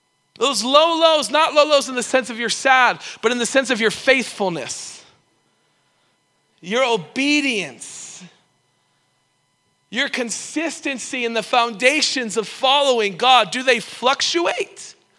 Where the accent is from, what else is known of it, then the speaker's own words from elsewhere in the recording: Toronto, Ontario, Canada; also born or lived in Cleveland; I'm from Cleveland, Ohio. I grew up in an incredibly prophetic culture, a place like this. And, you know, when I grew up in the outpouring, you know, I grew up in Toronto. I grew up as a 5-6-year-old